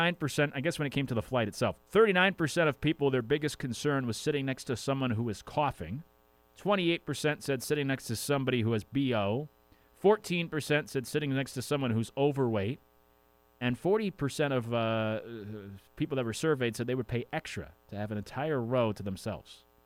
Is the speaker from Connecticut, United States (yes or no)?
yes; Connecticut, United States; I mean, we would drive to New Jersey. We grew up in Connecticut.